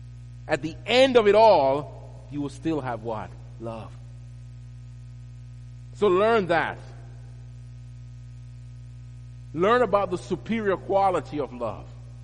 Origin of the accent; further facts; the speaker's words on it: Jamaica; I remember as a young man when I was growing up in Jamaica